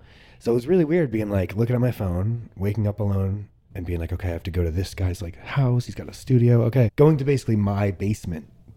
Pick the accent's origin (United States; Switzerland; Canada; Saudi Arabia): United States; New Jersey; One of the other people was from my hometown in New Jersey that I grew up in.